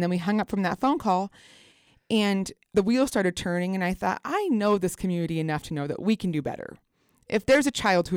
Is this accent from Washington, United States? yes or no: no; Glenwood Springs, Colorado, United States; I was born and raised in Glenwood Springs, and I grew up with a very philanthropical grandmother